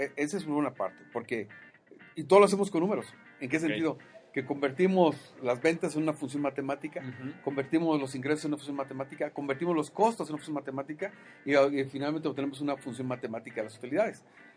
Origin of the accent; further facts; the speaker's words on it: Matehuala, San Luis Potosí, Mexico; De la sucursal, sí, allá en Matehuala.